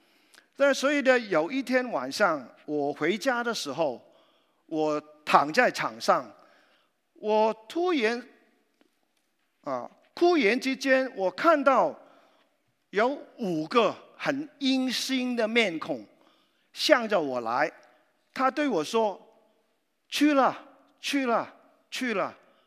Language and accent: Chinese; Macau; born there; Chinese is a second language; 第一方面，我出生于澳门，大概六十年代的澳门，我的家里面呢，啊，是比较贫穷。